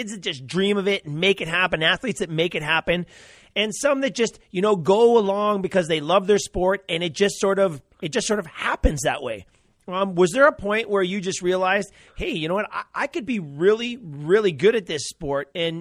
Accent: Edmonton, Alberta, Canada; there was a World Cup ITU championship in my hometown of Edmonton

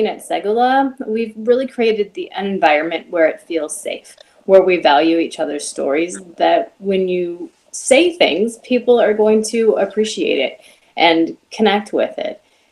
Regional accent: Davis, California, United States; a small business in my hometown of Davis, California.

